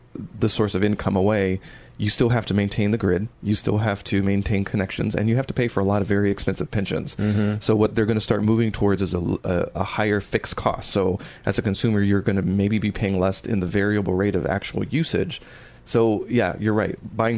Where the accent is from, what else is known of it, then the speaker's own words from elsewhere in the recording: California, United States; I grew up in the Inland Empire in the 80s.